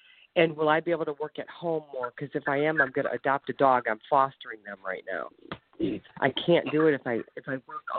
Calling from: Ohio, United States; Happy New Year. I live in Ohio.

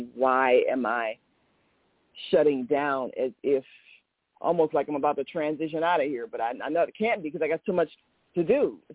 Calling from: Chicago, Illinois, United States; So here I am calling from Chicago.

